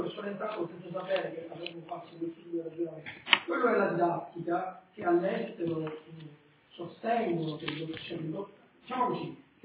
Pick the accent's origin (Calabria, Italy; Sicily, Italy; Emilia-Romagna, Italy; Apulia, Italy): Sicily, Italy; Palermo; also born or lived in France; io che sono di Palermo, sono rimasto, ho lavorato alla Francia, sono tornato